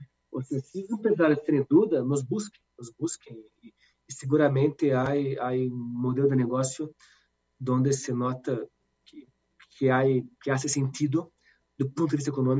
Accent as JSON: {"language": "Spanish", "country": "Brazil", "second_language": "Spanish", "said": "y soy latino, soy brasileño, soy vivo, está en mi sangre."}